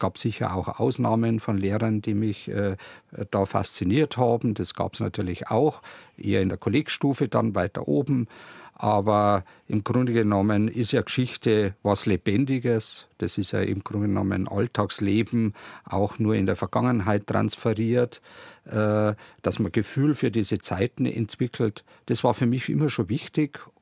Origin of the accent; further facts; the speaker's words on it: Landshut, Bavaria, Germany; born there; Ja, dort bin ich in Achdorf tatsächlich auch geboren.